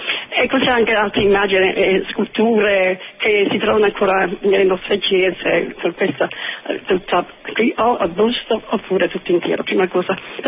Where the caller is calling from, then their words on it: Apulia, Italy; dalla provincia di Brindisi.